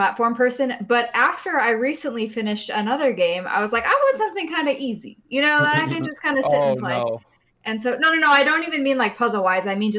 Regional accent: Tampa, Florida, United States; I'm from the Tampa Bay area.

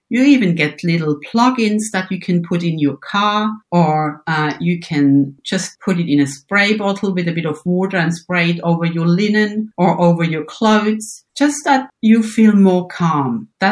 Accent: Bern, Switzerland; born there; English is a second language; I think my accent gives it away. Yes, I am born in Switzerland in the area of Bern on the countryside.

